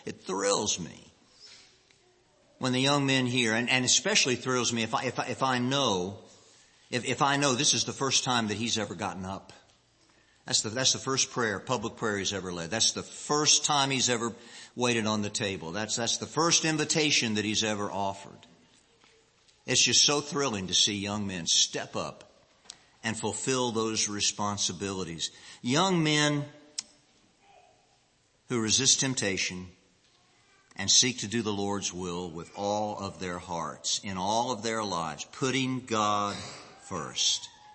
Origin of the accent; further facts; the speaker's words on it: Kokomo, Indiana, United States; In the church in which I grew up in Kokomo